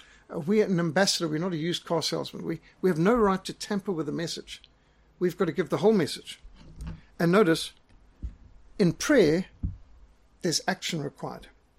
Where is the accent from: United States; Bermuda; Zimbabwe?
Zimbabwe; I was raised in Rhodesia, and I served in the South African Defence Force.